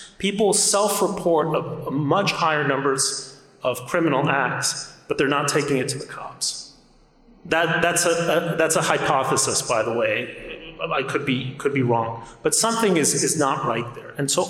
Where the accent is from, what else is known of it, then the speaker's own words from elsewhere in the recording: Mexico City, Mexico; English is a second language; I grew up in Mexico City. This fact of my biography that people don't often know. My family was from Mexico.